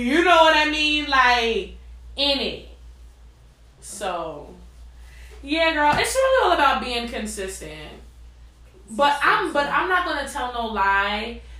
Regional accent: Queens, New York, United States; they follow me because I'm from Queens and they represent Queens.

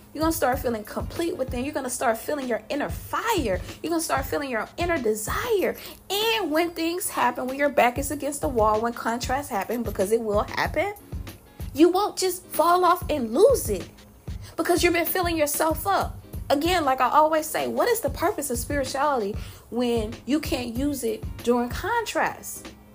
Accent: Louisiana, United States; I'm from Louisiana. Born and raised, I can't be anything but country. I can't be anything but Southern. That's who I am. I'm a Southern woman. I'm from Southeast Louisiana.

